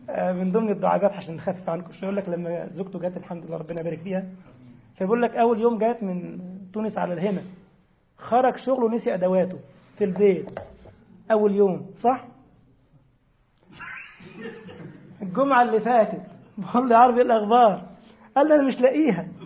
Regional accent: Egypt; عارف عندنا في مصر عيب قوي

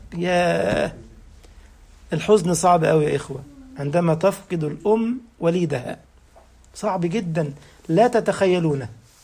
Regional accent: Egypt; بغدادي عندنا في مصر

